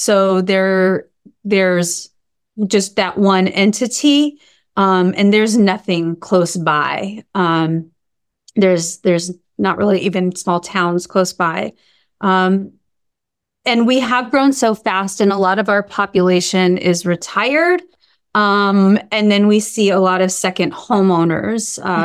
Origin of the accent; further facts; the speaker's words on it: Arizona, United States; now in Lake Havasu City, United States; So I have been in Lake Havasu City since 2001. I grew up in the Valley, and my husband is from Lake Havasu